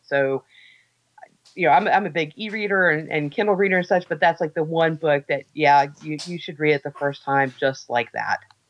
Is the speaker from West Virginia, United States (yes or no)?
yes; West Virginia, United States; I mean, I grew up in West Virginia, tiny little state, tiny little town.